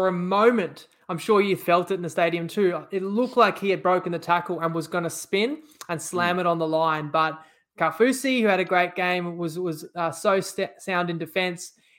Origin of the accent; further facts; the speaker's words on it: Queensland, Australia; As a Queenslander, we got demoralized and destroyed by your superstar outside backs last series